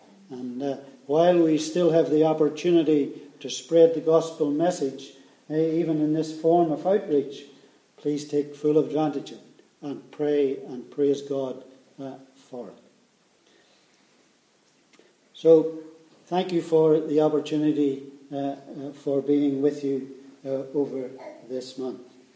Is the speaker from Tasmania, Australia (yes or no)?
yes; Tasmania, Australia; As you know, we're from Tasmania. The temperature there is a little different to Perth.